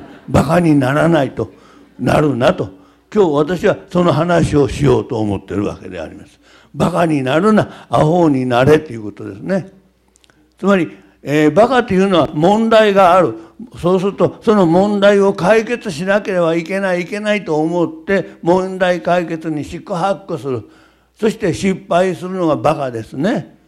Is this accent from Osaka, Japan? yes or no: yes; Osaka, Japan; born there; moved away as an adult; now in Tokyo, Japan; 私大阪生まれで、まあ18の時に東京行ったままずっと東京で生活してます。